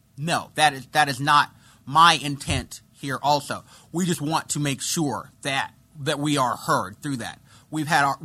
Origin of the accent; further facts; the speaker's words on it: Sikeston, Missouri, United States; regardless of where I grew up in Sykeston, which is in CD8.